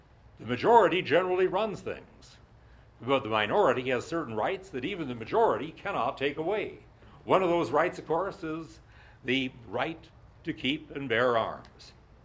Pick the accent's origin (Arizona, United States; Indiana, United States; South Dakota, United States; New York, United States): South Dakota, United States; I think the answer to that is found in the motto of the state of South Dakota, my home state.